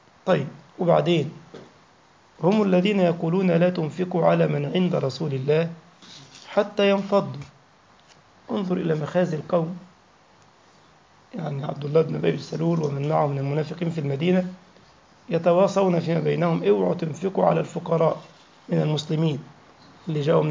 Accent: Egypt; فيفيض الماء ويوصل لنهر النيل عندنا في مصر

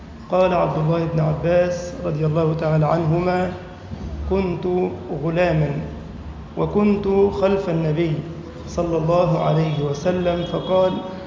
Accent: Egypt; واجعل بلدنا مصر أمنا أمانا سخاء رخاء

